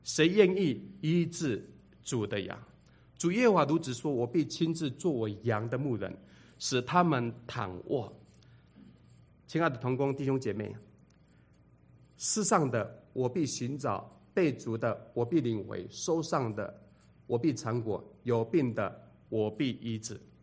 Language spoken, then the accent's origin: Chinese; Taiwan; 以前我们在台湾，我们被称为是山地人、高山族然后呢，还有人叫我们华纳